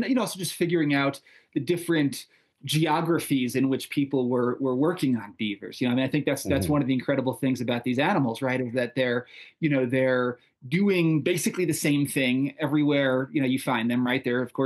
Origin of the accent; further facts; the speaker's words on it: New York, United States; I grew up in New York and spent a lot of time hiking and camping and fishing in the Catskills, the Adirondacks, you know, some of the more beavery places in the northeastern U.S.